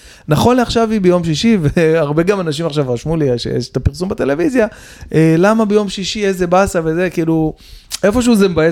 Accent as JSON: {"language": "Hebrew", "town": "Bat Yam", "region": "Tel Aviv District", "country": "Israel", "tie": "born or raised there", "said": "אם היה לנו משחק בית ביפו, הייתי הולך ברגל, מבת ים עד יפו, בתור ילד בן 10 לבד, ביום שבת, ב-8 בבוקר"}